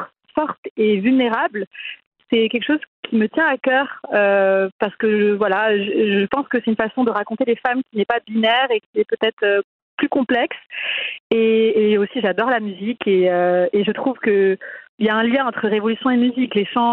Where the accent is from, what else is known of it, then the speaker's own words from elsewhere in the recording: Morocco; Alors, coucou, moi je suis marocaine et c'est vrai qu'au Maroc on a eu plutôt une évolution qu'une révolution.